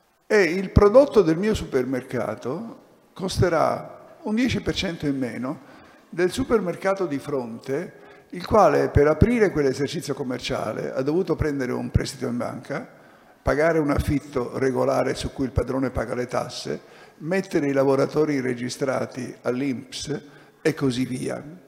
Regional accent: Palermo, Sicily, Italy; born there; Al contrario di Marco Birolini, io sono nato a Palermo, sono un emigrato di ritorno relativo, cioè sono venuto

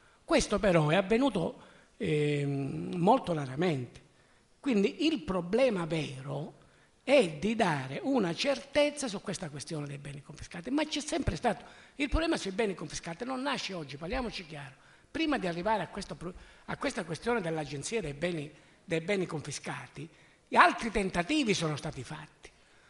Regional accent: Calabria, Italy; Io sono calabrese

